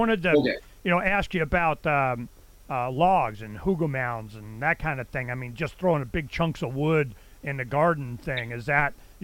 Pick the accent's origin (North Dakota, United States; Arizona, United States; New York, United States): Arizona, United States; So like in Arizona, we're from Arizona